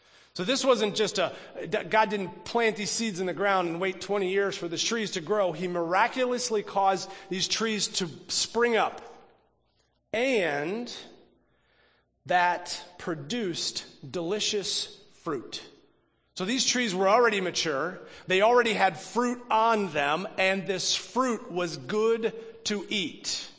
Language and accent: English; Michigan, United States; I grew up in Michigan, and in the fall, a tradition that a lot of families do, and our family did, we would go apple picking.